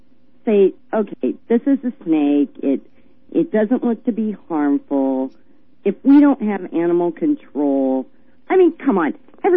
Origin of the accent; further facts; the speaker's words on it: Missouri, United States; I mean, I'm from Missouri.